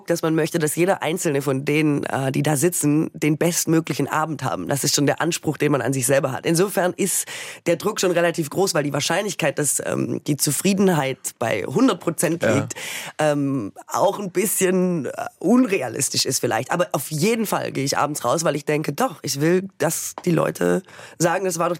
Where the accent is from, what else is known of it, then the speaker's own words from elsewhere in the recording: West Germany, Germany; Und ich komme ja nun aus dem Westen, aus einem CDU-Bundesland.